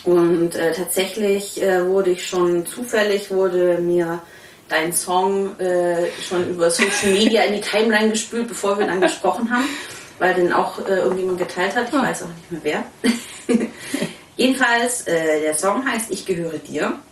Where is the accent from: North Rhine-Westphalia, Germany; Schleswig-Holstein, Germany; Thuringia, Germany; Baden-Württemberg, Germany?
Baden-Württemberg, Germany; ich komme ursprünglich aus Schwaben